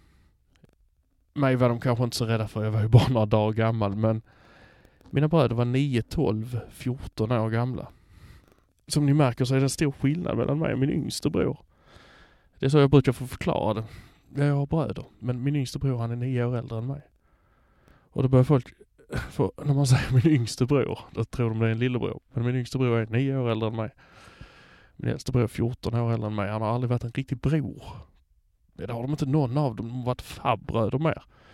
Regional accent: Höör, Skåne, Sweden; also born or lived in Malmö; Jag kommer från Hör, säger jag alltid. Hör är vackert att säga på skånska. Eller kanske inte. Men det ligger mitt i Skåne i alla fall.

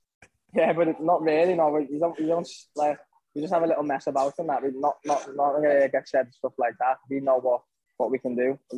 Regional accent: United Kingdom; Like, everyone wants to fight for that British title as a British fighter

